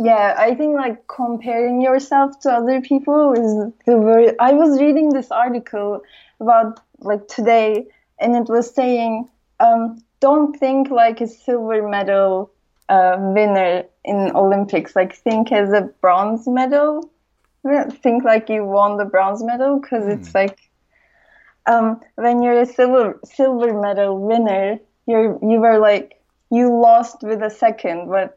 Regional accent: Turkey; now in New York, United States; I'm from Turkey and I moved to New York 10 years ago.

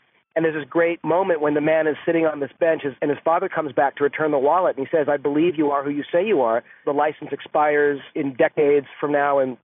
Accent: Los Angeles, California, United States; I was a kid, and growing up in Los Angeles, The Twilight Zone was on twice a day on Channel 5.

